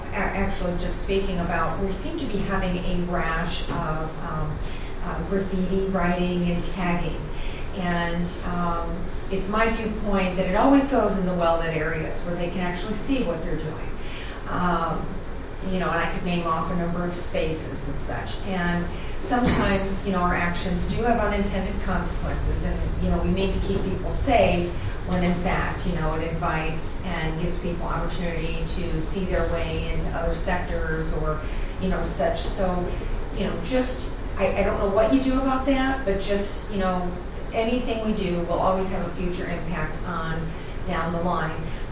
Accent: Midwest, United States; Okay, I grew up in the Midwest, so it's like, what are those things?

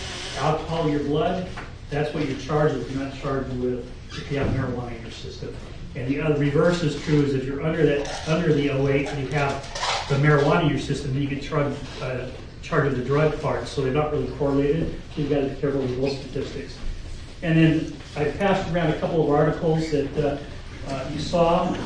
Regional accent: Irvine, California, United States; I came from Southern California, the city of Irvine.

